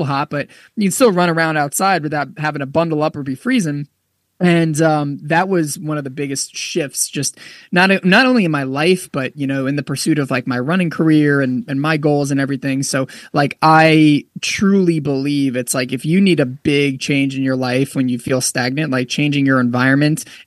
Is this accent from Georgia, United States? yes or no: no; New York, United States; And you know, I grew up in New York, and you know, where I grew up in New York was, I mean, it was great.